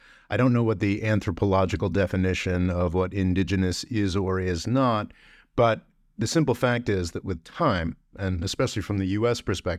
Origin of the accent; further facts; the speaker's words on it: United States; I am from the United States. I live on land that has been taken.